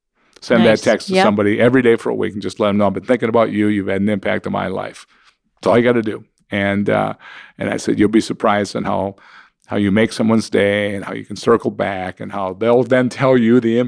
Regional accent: Seymour, Wisconsin, United States; And my hometown of Seymour, Wisconsin, brought me back in to speak at teacher orientation.

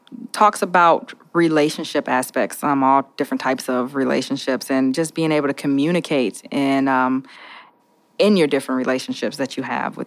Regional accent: Minneapolis, Minnesota, United States; So I grew up in North Minneapolis. Actually, my house that I grew up in is right across the street from where we are currently sitting.

